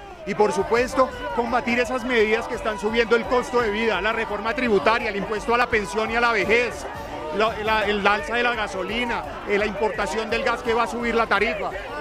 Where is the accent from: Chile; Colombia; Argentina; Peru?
Colombia; Somos muchos los colombianos que no estamos dispuestos a renunciar a nuestro país